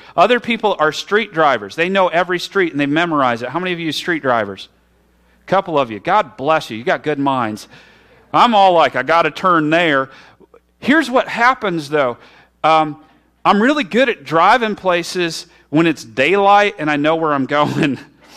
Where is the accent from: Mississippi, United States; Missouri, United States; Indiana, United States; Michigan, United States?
Indiana, United States; Bourbon; I remember I grew up in Bourbon, Indiana, which is a small town with one light, where if you turn right, they'll arrest you.